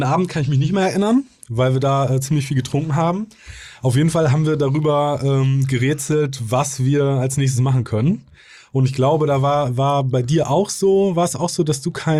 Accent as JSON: {"language": "German", "town": "Münster", "region": "North Rhine-Westphalia", "country": "Germany", "said": "Ich komme aus Münster, da gibt es auch nicht so geile Gewässer."}